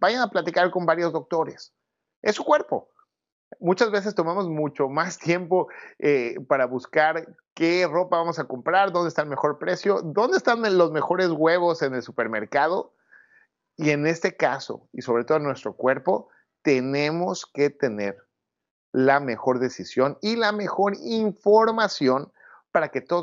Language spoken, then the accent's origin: Spanish; Mexico; digo, soy mexicano, me gusta muchísimo ponerle salsas a todo